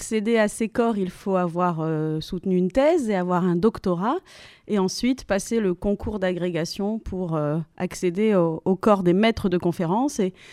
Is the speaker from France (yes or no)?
yes; Réunion, France; je suis réunionnaise et je parle moi-même une langue régionale, puisque je parle le créole réunionnais, qui est la langue régionale la plus parlée de France